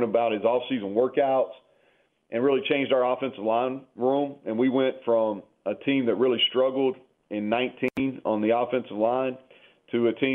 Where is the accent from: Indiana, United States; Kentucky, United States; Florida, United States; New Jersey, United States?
Kentucky, United States; I'm from Kentucky, so I remember him really well.